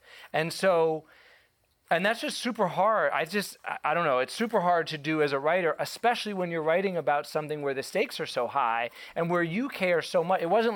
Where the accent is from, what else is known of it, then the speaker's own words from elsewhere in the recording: Atlanta, Georgia, United States; My motivation for writing about it was my own experience growing up in Atlanta, Georgia, going to an almost all Black high school, living in a majority Black neighborhood.